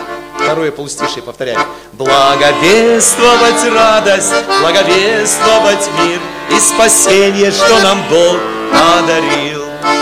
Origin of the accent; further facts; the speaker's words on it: Sacramento, California, United States; Я говорю, я тоже с Сакраменто.